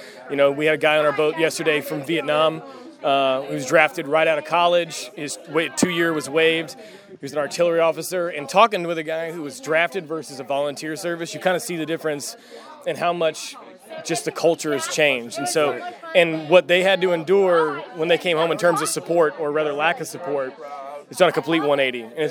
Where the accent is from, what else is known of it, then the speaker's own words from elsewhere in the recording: Houston, Texas, United States; I grew up in Houston. Everybody wants to be an astronaut when you live that close to NASA.